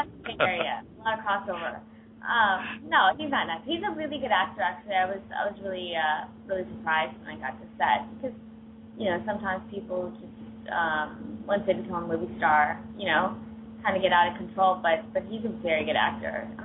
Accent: India; Yes, I'm sorry. You're right. I am Indian.

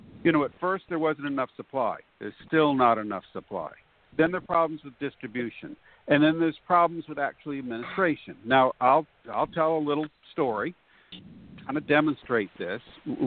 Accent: Camden, South Carolina, United States; In 1780, a huge battle occurred in Camden, South Carolina, my hometown, where the British thrashed an American army that outnumbered the British 2-1.

